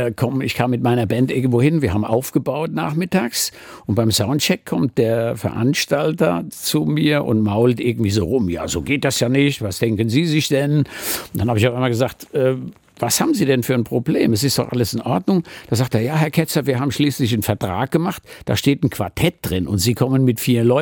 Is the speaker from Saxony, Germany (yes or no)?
no; Bad Kreuznach, Rhineland-Palatinate, Germany; born there; Ich bin tatsächlich da geboren, nicht genau in Bad Kreuznach, sondern in einem Vorort, der heißt Guldenthal. Und ich kenne eigentlich jedes Kaff